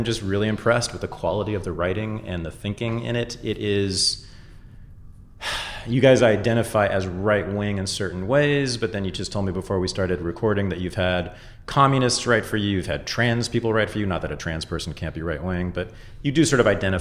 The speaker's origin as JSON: {"language": "English", "town": "San Francisco", "region": "California", "country": "United States", "tie": "born or raised there", "said": "So a lot of people know that I moved back to the Bay Area, the San Francisco Bay Area, my hometown, a few months ago."}